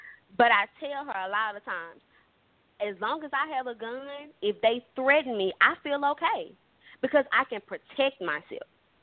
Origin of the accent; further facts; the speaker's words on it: Jackson, Mississippi, United States; I'm from Jackson, Mississippi, home of the racism. I see it every day.